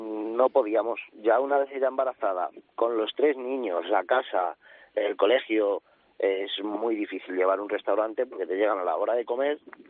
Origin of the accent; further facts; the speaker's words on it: Málaga, Andalusia, Spain; Sí, venimos de Málaga.